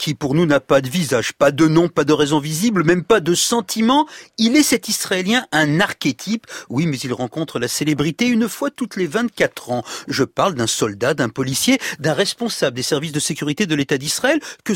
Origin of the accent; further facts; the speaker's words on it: France; nous sommes français, puissance chrétienne